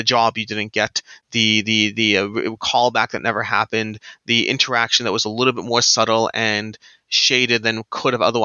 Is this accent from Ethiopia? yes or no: no; Toronto, Ontario, Canada; also born or lived in Cleveland, United States; I grew up in Toronto, I went to high school in Cleveland